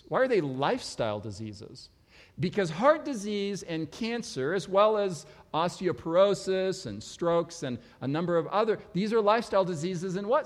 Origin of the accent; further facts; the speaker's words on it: San Pedro, California, United States; also born or lived in Los Angeles; Like me in San Pedro, California, where I grew up in Los Angeles, jumping on my new skateboard and going to the highest hill